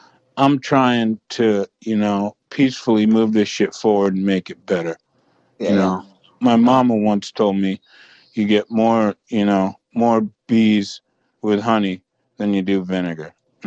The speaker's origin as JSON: {"language": "English", "region": "New York", "country": "United States", "tie": "born or raised there", "said": "I grew up in a super wealthy neighborhood in New York. Like, you know, like the Bush family is from my hometown."}